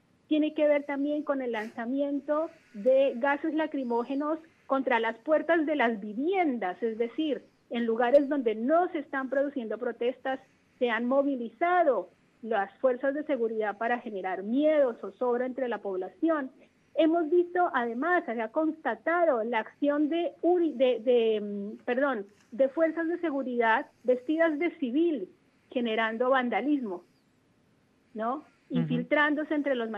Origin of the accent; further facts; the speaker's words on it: Colombia; pero como ciudadana colombiana, un llamado a la comunidad internacional